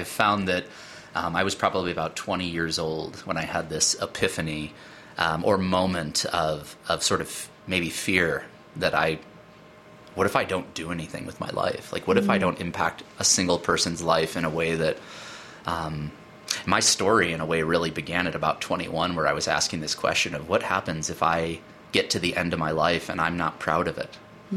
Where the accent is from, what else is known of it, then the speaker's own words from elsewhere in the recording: Midwest, United States; now in Idaho Springs, United States; You know, I'm originally from the Midwest, but have been in Colorado for about 10 years now.